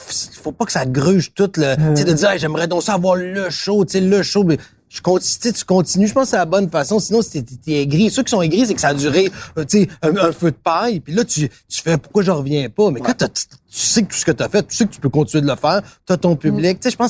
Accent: Quebec City, Quebec, Canada; Montréal me faisait peur. Tu sais, Québec. Moi, j'étais de Québec, hein.

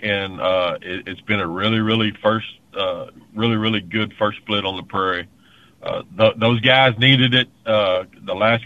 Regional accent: Texas, United States; That was just Chambers County. I was growing up in Chambers County, and man

